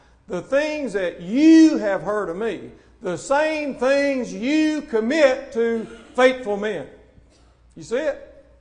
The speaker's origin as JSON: {"language": "English", "region": "Mississippi", "country": "United States", "tie": "born or raised there", "said": "I'm from Mississippi. In the northern part of that state, there's Arca Butler Lake, and then going on south, there's Sardis Lake, there's Enid Lake. I was raised 3 miles from Enid Lake."}